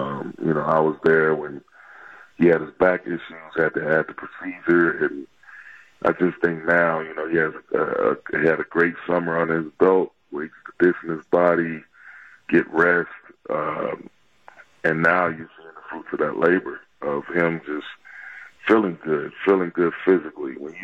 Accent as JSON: {"language": "English", "region": "Michigan", "country": "United States", "tie": "born or raised there", "said": "I grew up in Michigan as a Pistons fan"}